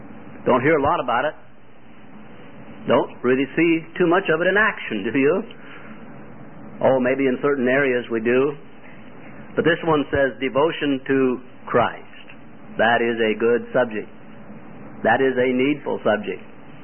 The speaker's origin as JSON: {"language": "English", "region": "Iowa", "country": "United States", "said": "See, I'm a country boy. I'm from Iowa, where they grow a lot of corn and have big ears."}